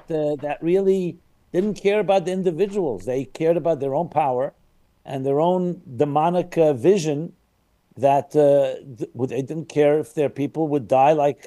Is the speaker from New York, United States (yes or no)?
yes; New York, United States; born there; My parents were both Russian born. They came to the United States after World War II, and I was born in New York.